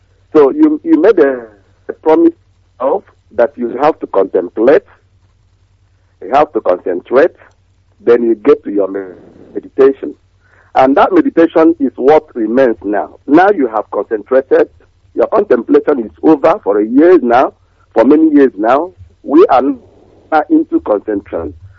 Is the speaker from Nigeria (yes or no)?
yes; Nigeria; now in Manchester, United Kingdom; I'm from Amibo, Wangele in Biafra land. Meanwhile, I'm calling from Manchester